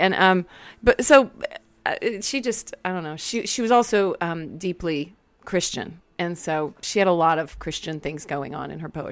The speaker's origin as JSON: {"language": "English", "town": "Killeen", "region": "Texas", "country": "United States", "tie": "born or raised there", "said": "I liked growing up in Killeen because it was an Army town."}